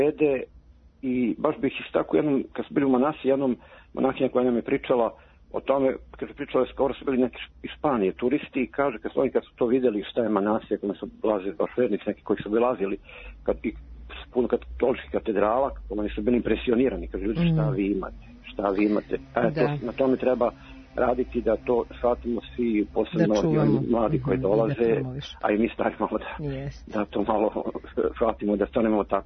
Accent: Serbia; Mi kao siromašna država ne izdvajamo mnogo za kulturu i sad na da ovo sve što kod nas u Srbiji

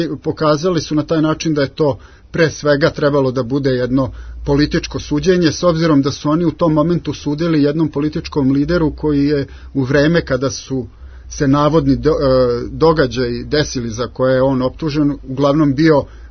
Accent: Vojvodina, Serbia; Ja sam iz Vojvodine i dosta dobro poznajem događaje 90. godina.

